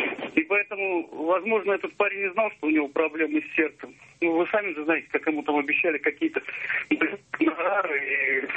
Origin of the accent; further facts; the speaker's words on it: Tolyatti, Samara Oblast, Russia; я из Тольятти.